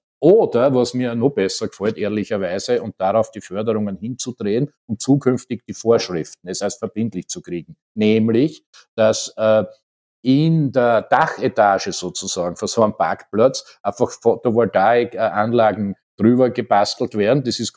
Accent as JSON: {"language": "German", "region": "Styria", "country": "Austria", "said": "in der Steiermark, mein Heimatbundesland"}